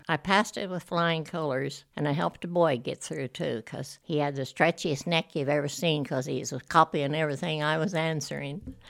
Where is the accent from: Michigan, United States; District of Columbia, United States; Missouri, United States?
Missouri, United States; Butterfield; born there; Well, I was born in Butterfield, Missouri, down in the corner in the hills. And I was close to 7 miles to Oklahoma, right down in what they call the hillbilly country in 1934.